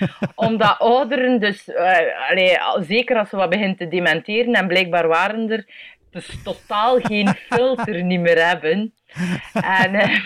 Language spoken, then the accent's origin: Dutch; Belgium; Ik ben een impro-comedian uit België.